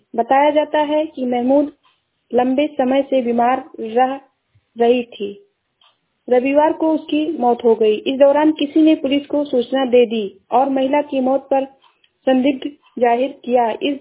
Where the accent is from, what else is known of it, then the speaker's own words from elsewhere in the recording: Uttar Pradesh, India; मैं जिला श्रावस्ती से हूँ